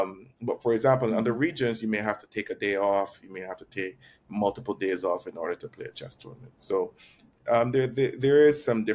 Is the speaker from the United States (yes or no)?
no; Barbados; I'm from Barbados.